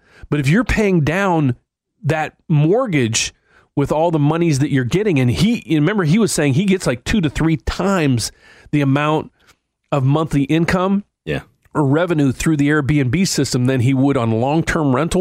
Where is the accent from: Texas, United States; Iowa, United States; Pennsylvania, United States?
Pennsylvania, United States; Pittsburgh; I grew up right outside of Pittsburgh.